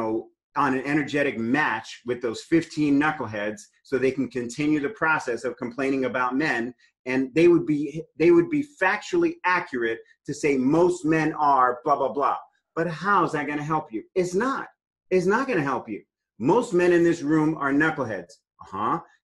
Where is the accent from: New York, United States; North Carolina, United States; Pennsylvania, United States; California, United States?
New York, United States; New York City; I'm from New York City, grew up on the subways.